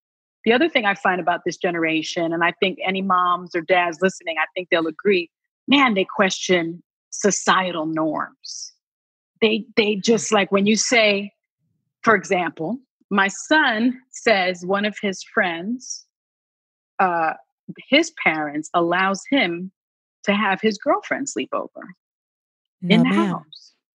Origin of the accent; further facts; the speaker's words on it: Bronx, New York, United States; And I grew up in the South Bronx. I grew up in the projects, and project people watch